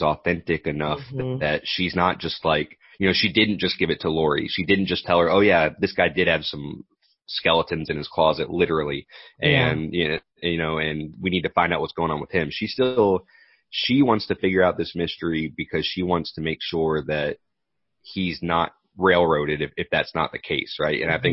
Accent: Kentucky, United States; I'm from Kentucky, and I always remember my grandmother

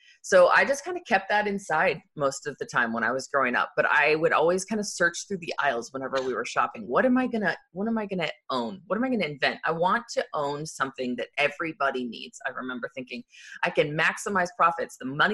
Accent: Arizona, United States; I went to college, went to Arizona State, and I grew up in Arizona.

